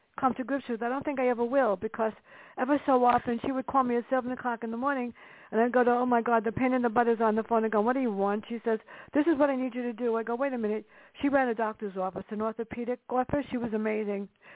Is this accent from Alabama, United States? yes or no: no; Bronx, New York, United States; And I wrote two stories growing up in the Bronx.